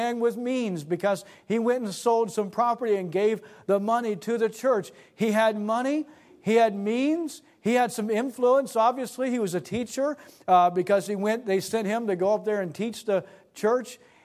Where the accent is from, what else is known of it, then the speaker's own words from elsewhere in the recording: Nashville, Tennessee, United States; I'm from Nashville, it's 660 miles or so.